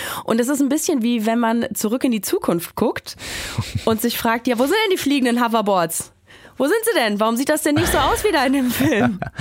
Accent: Cologne, North Rhine-Westphalia, Germany; ich als Kölnerin

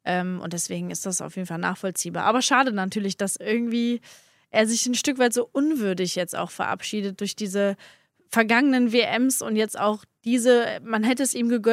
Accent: Germany; ich bin halt an der Grenze groß geworden

